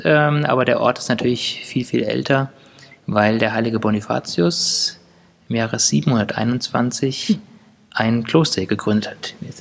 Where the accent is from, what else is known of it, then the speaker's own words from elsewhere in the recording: Fulda, Hesse, Germany; born there; ich komme gebürtig aus Fulda